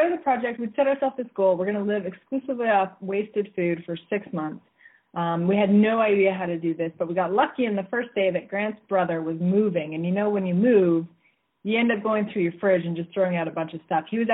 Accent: Vancouver, British Columbia, Canada; That's right. We're from Vancouver.

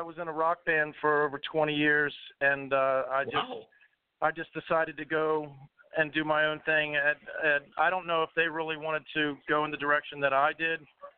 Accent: Maryland, United States; also born or lived in New Jersey; Yeah, I grew up in Southern Maryland, and then I lived in Jersey when I got out of the military, and now I currently live in Pennsylvania.

